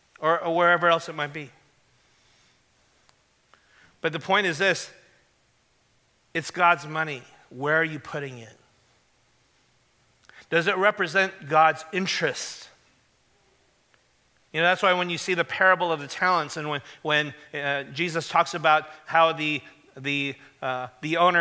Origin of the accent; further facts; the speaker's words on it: Los Angeles, California, United States; born there; I was born in South Central LA. Okay. I'm an American citizen. I speak English.